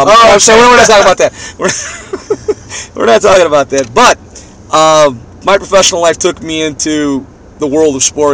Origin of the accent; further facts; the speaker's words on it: New York City, New York, United States; You know, growing up in New York City, I was fortunate enough to see the original Worldwide Wrestling Federation.